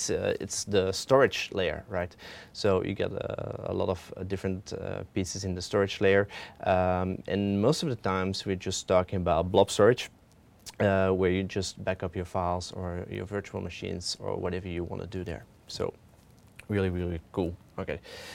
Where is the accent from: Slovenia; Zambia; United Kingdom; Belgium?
Belgium; I'm from Belgium.